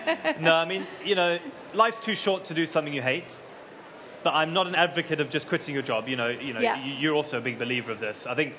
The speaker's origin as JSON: {"language": "English", "country": "Zimbabwe", "tie": "born or raised there", "said": "I grew up on the Zambezi River in Zimbabwe."}